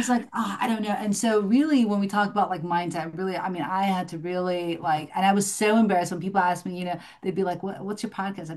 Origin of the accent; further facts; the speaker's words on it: Michigan, United States; Well, you so I grew up in Michigan, so I'm from Michigan.